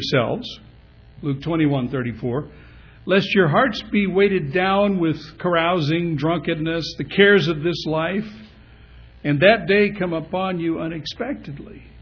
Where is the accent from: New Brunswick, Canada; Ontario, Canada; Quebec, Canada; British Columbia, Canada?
British Columbia, Canada; I said, "Yeah, I'm from Canada."